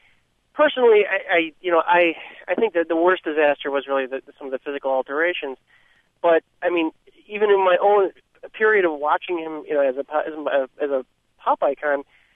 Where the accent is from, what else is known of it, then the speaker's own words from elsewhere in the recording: New York, United States; now in Cleveland, United States; I grew up in Western New York, near Chautauqua Lake, and it's a very agricultural, rural area.